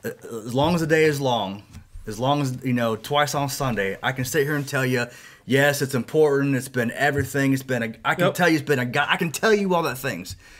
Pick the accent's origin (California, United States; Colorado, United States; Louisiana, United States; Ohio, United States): Ohio, United States; now in Bridgeport, United States; I'm from Northwest Ohio. I've only lived in Bridgeport, West Virginia for 6 years.